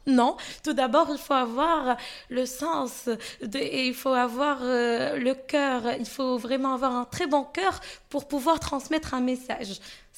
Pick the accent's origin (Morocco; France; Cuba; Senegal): Morocco; Fès, Fès-Meknès; de Fès, j'ai 24 ans